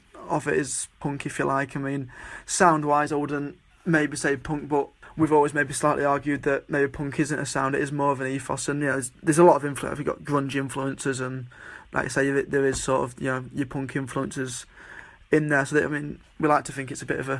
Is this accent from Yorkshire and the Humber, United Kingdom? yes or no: yes; Doncaster, Yorkshire and the Humber, United Kingdom; now in Manchester, United Kingdom; since being in Manchester. But obviously we're originally from Doncaster